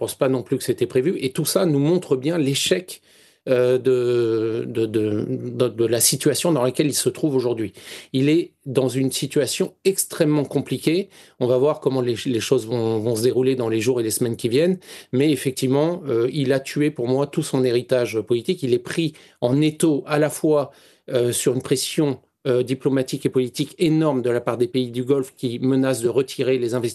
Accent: France; now in Russia; J'habite en Russie, je suis français

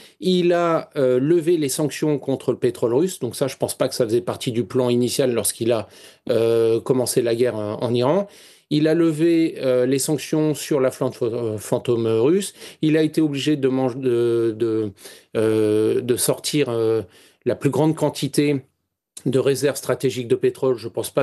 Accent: France; now in Russia; J'habite en Russie, je suis français

